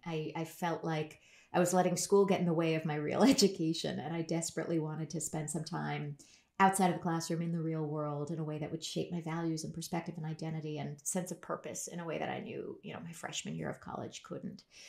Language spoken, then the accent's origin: English; Berkeley, California, United States; I grew up in Berkeley, California